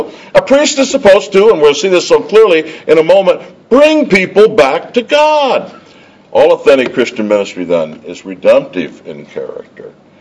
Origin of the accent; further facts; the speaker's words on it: United States; So I'm talking as an American, and I originally wrote this sermon for Americans.